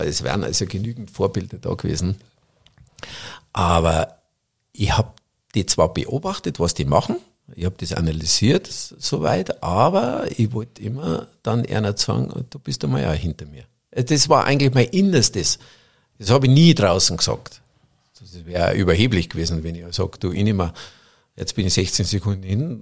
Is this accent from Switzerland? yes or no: no; Bavaria, Germany